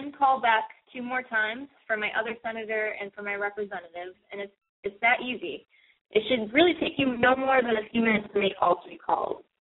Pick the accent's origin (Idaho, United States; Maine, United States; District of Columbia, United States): Maine, United States; Kittery Point; and I'm a constituent from Kittery Point, Maine.